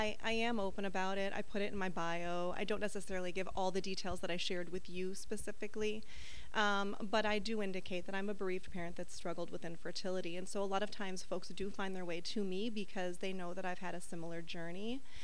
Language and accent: English; New York, United States; I'm originally from New York. My father's a firefighter.